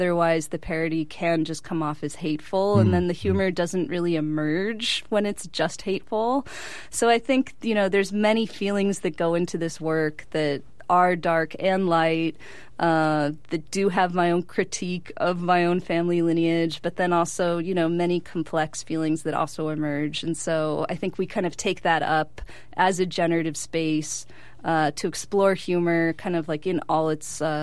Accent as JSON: {"language": "English", "town": "San Diego", "region": "California", "country": "United States", "tie": "born or raised there", "said": "And then Martita, actually, she grew up in Tijuana and I grew up in San Diego."}